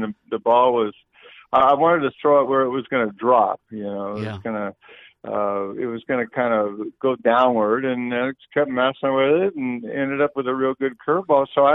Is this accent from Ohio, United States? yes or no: no; Rancho Cordova, California, United States; I was from Sacramento area. I went to Cordova, California, and it was kind of a country boy